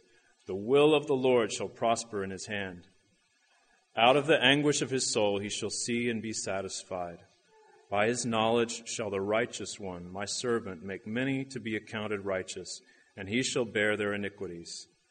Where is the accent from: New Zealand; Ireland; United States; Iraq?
United States; Washington, District of Columbia; I'm a pastor from Washington, D.C.